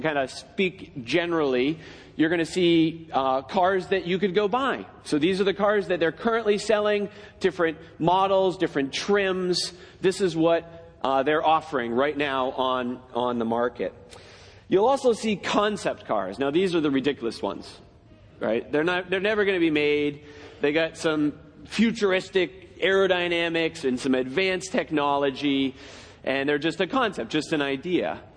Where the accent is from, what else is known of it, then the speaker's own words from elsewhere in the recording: Massachusetts, United States; I grew up out in Massachusetts, and I remember going to the, believe it or not, Boston Auto Show.